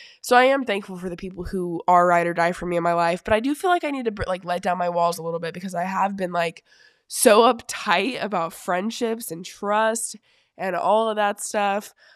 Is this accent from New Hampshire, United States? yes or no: no; North Carolina, United States; moved away as an adult; now in Kentucky, United States; So I lived in North Carolina my whole life, and I moved to Kentucky like almost 2 years ago now.